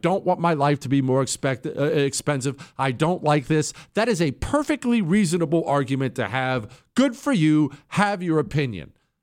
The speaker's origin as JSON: {"language": "English", "region": "Rust Belt", "country": "United States", "tie": "born or raised there"}